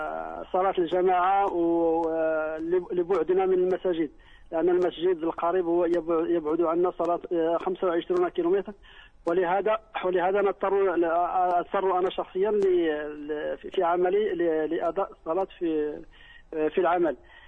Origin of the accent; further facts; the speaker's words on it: Morocco; كيف هناك عندنا في المغرب طريقة جديدة